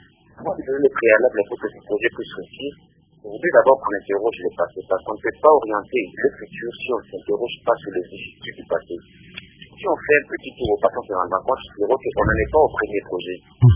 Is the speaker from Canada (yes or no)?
no; DR Congo; Et on se pose une seule question en tant que Congolais.